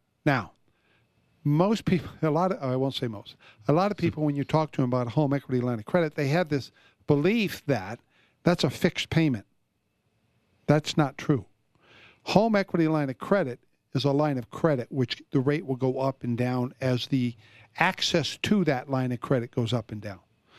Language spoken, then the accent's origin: English; Florida, United States; The house that I grew up in Florida, it was a two-bedroom, and we had maybe 1,050 square feet.